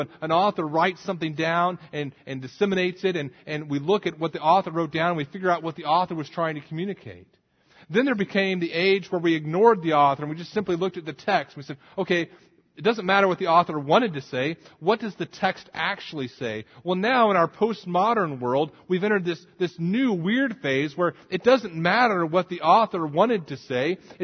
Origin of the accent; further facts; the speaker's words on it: Scotland, United Kingdom; No more Irish jigs on the kitchen table. Besides, we're Scottish.